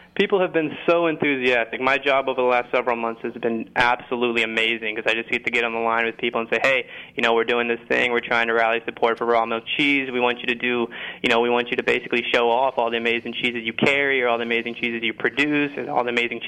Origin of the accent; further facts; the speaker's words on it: Indiana, United States; moved away as an adult; now in Boston, United States; I moved out to Boston in 2011 actually to get a degree in food studies, and I was coming from Indiana, which isn't exactly a gourmet mecca.